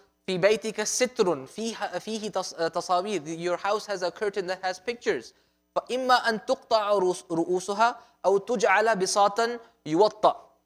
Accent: Canada; Just because I came from Canada doesn't mean I have a Mickey Mouse on my blanket

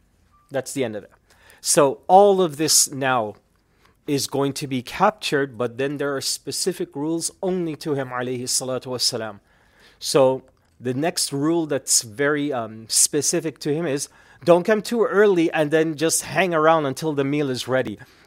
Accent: Canada; I said, I'm from Canada. I speak English.

